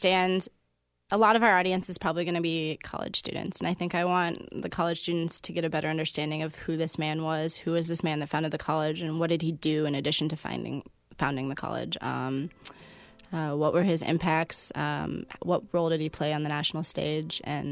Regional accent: Des Moines, Iowa, United States; I'm from Des Moines, Iowa, and I didn't really know anything about Grinnell before I came to school here.

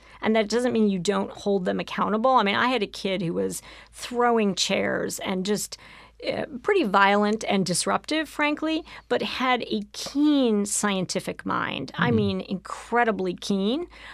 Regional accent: Harlem, New York, United States; I grew up in Harlem. You can be white and grow up in Harlem. I went to District 5 schools as a child.

